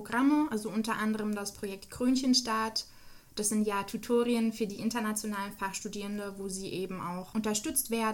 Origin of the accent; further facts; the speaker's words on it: Hesse, Germany; Das war in meiner Heimatstadt, in der Nähe von, also zwischen Hanau und Frankfurt.